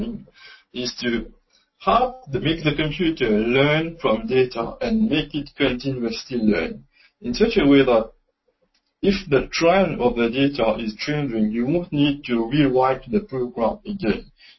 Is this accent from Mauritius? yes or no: yes; Mauritius; And I'm from Mauritius, in case you don't know it, small island in the Indian Ocean region.